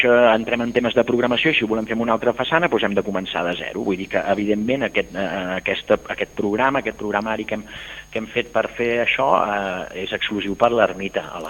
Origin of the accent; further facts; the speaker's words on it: Granollers, Catalonia, Spain; jo sóc de Granollers